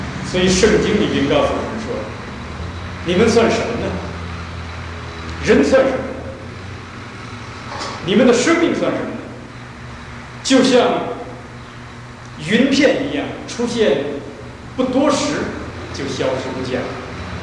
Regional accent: Lankao, Henan, China; 我的老家在河南省兰考县，我们那个村子又是兰考县最贫穷的一个村子

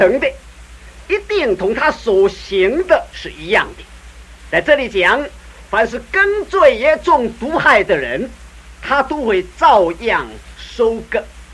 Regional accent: China; 我们中国人说种瓜得瓜，种豆得豆啊

